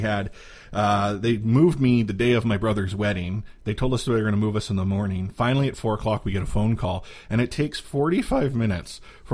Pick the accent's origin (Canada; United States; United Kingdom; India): Canada; being a Canadian where you can't smoke anywhere except your own house these days.